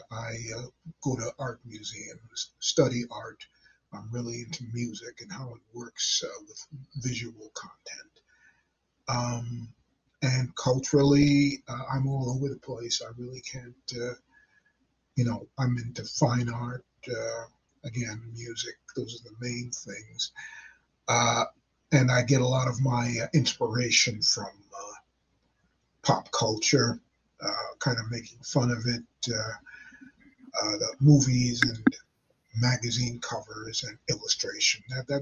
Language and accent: English; Westbury, New York, United States; also born or lived in Mineola; Well, I was born in Mineola and raised in Westbury